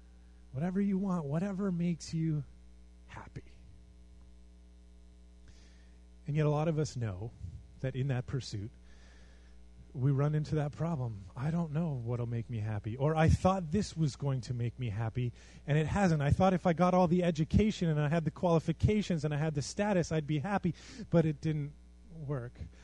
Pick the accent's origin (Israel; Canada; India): Canada; And I know we're Canadian, so we're the little brother.